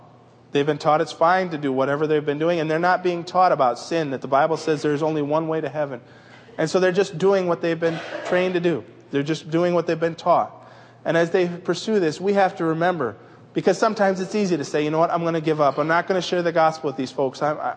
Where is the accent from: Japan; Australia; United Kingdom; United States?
Japan; There were five boys I grew up with in Japan.